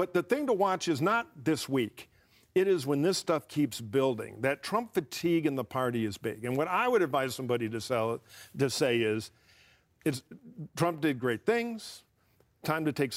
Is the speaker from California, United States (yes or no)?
yes; California, United States; You know, as a Californian, I'll say, I'm glad that there are no problems here to deal with.